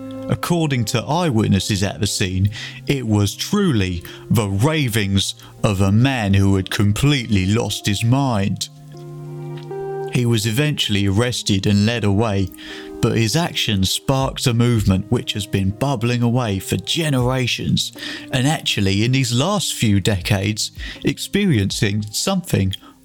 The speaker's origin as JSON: {"language": "English", "town": "Trowbridge", "region": "South West England", "country": "United Kingdom", "said": "I come from Trowbridge. I'm 43 years old, and I am a raving fanatic."}